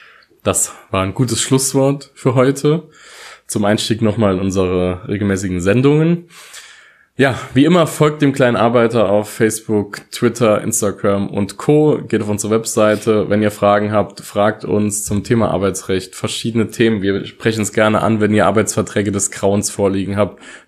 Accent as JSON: {"language": "German", "region": "Saarland", "country": "Germany", "said": "wir kommen ja aus dem Saarland hier"}